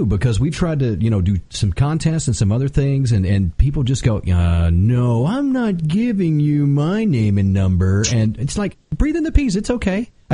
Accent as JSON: {"language": "English", "region": "Texas", "country": "United States", "said": "Oh, I'm from Texas."}